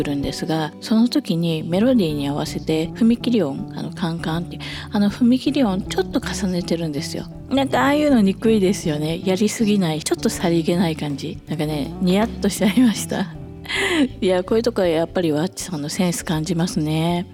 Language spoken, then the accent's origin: Japanese; Tokyo, Japan; born there; 私も東京生まれで今も東京に住んでるんですが、